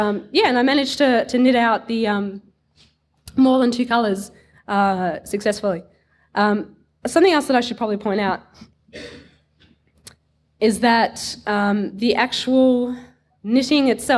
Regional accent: Australia; So I'd returned home from London. I only had a 2-year working visa here. I'm an Aussie, by the way.

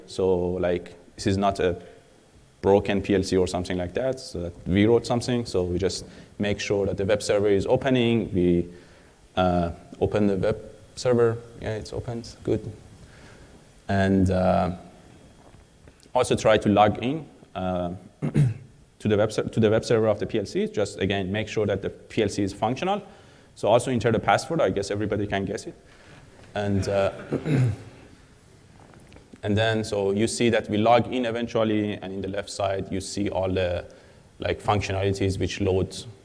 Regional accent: Iran; English is a second language; I'm from Iran, by the way.

